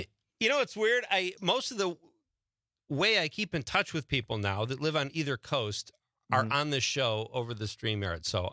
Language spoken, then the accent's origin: English; Chicago, Illinois, United States; when I grew up in Chicago. We'd go up to Three Lakes and Eagle River.